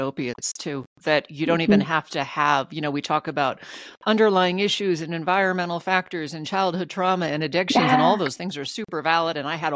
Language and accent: English; Anchorage, Alaska, United States; I grew up in Anchorage and went to college in Fairbanks.